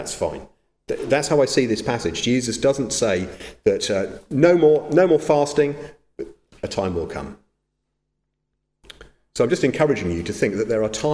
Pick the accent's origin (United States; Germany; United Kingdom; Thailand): United Kingdom; I've said this before, we are British, and I apologise for that.